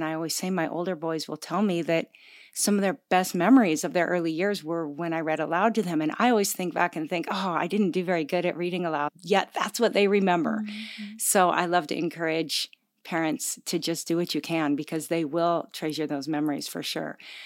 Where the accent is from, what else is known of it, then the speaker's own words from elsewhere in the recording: Washington, United States; Well, I grew up in Washington State, which I think has similar, where I grew up was is similar to where you live.